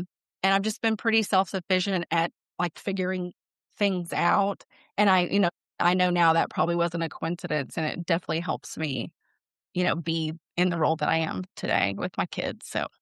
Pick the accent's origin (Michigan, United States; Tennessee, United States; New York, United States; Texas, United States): Texas, United States; Born and raised in Texas. So, yeah. I have to throw that in there.